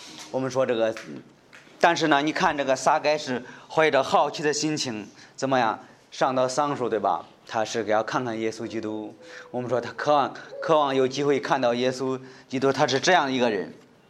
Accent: China; 在我们中国人，我们说替这个当时这个中国最人最恨的也是

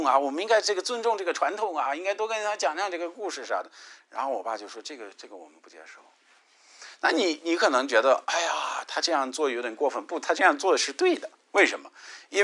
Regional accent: United States; 我觉得我们小时候我们是美国人嘛，那美国有很多习俗，很多风俗是和

